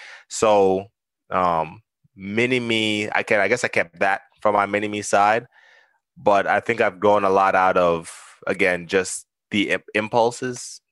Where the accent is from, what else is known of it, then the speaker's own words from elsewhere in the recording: Saint Mary, Jamaica; also born or lived in Kingston; So I was born in Jamaica. I was born in Kingston, Jamaica. My family lived in St. Mary, which is essentially in the mountains. Beautiful, you know, low income. It's a lot of small houses, just kind of niched up there.